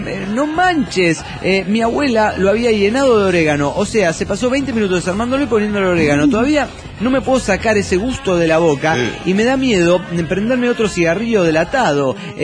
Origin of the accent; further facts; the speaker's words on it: Chichinales, Río Negro, Argentina; now in Mar del Plata, Argentina; A los 10 años me fui a vivir allá a Chichinales, pero nací aquí en Mar del Plata.